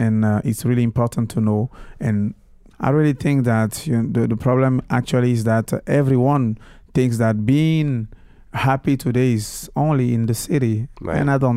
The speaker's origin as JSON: {"language": "English", "town": "Yaoundé", "region": "Centre", "country": "Cameroon", "tie": "born or raised there", "said": "I grew up in Cameroon, and I was between Yaoundé, the city, and the village from my grandfather. So I really feel like being just a countryman, you know."}